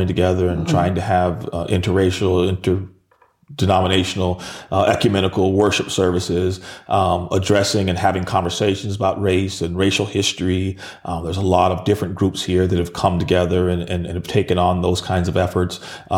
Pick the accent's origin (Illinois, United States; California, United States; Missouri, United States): California, United States; Sacramento; I again was born and raised in Sacramento.